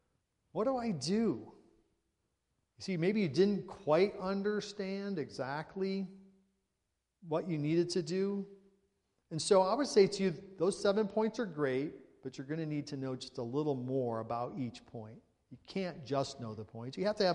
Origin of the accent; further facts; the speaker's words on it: Nevada, United States; Because we're from Nevada. I mean, it's a whole different world out there.